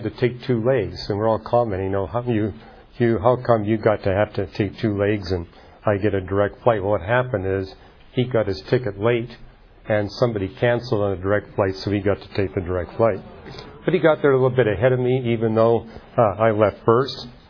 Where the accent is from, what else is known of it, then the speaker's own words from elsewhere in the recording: Montreal, Quebec, Canada; born there; He got super excited when he found I was born in Montreal and that my father had designed the boards for the forum in Montreal